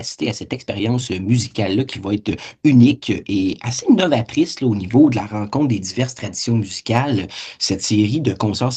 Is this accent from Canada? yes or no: yes; Quebec, Canada; on revient sur le Québec, plus précisément dans la région 07, donc chez nous en Outaouais.